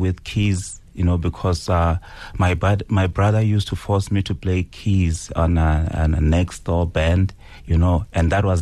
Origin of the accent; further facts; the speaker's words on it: Malamulele, Limpopo, South Africa; So I grew up from Malamulele, in a village called Shitlelan. Obviously, we moved later on to Malamulele.